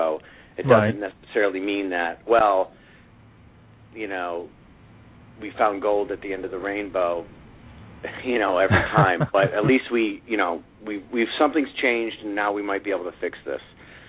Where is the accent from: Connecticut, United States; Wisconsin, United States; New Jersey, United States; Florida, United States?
Connecticut, United States; moved away as an adult; also born or lived in San Francisco; I was born in Connecticut, went to high school in Connecticut, went to college in Pennsylvania. After college, I moved to San Francisco where I worked in finance.